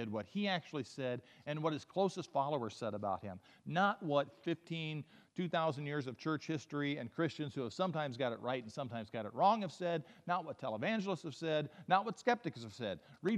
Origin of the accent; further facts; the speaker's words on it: Yuma, Arizona, United States; I grew up in southern Arizona. I grew up in Yuma.